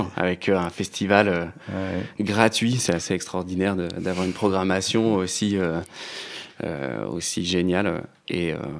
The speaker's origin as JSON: {"language": "French", "town": "Villefranche-sur-Saône", "region": "Auvergne-Rhône-Alpes", "country": "France", "tie": "born or raised there", "also_born_or_lived": "Paray-le-Monial", "said": "originaire de Lyon pour les gens qui ne sont pas de la région, mais sur Calajazz, je suis obligé de dire que j'ai grandi à Villefranche."}